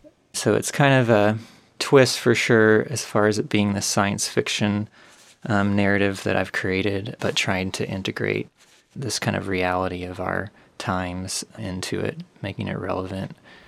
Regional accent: Kansas, United States; also born or lived in Oklahoma, United States; So I'm raised in Kansas. I was born in Oklahoma, but my family moved here when I was five. So I grew up in a small town and graduated from the University of Kansas in 2005, but have always kind of been in this area.

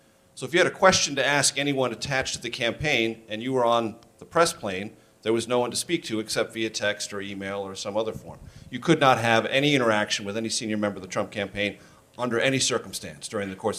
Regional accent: San Diego, California, United States; driving with my mother from my hometown in San Diego to my freshman year at the University of Missouri

